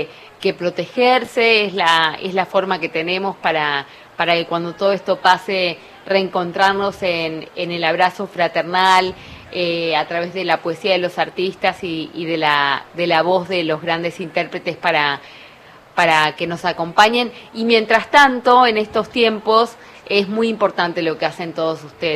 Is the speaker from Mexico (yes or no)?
no; Argentina; tenés una voz que nos identifica como argentinos, ¿no?